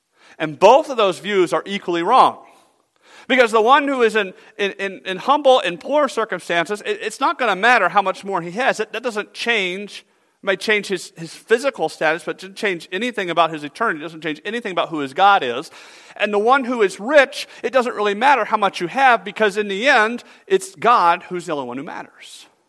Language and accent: English; Georgia, United States; growing up in the South, I mowed my grass like once every 2 weeks, whether it needed it or not.